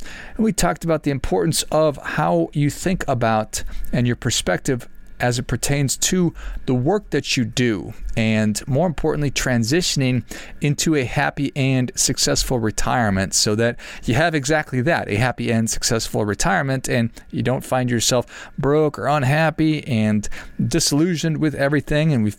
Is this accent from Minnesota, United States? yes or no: yes; Duluth, Minnesota, United States; I mentioned I grew up in Duluth, Minnesota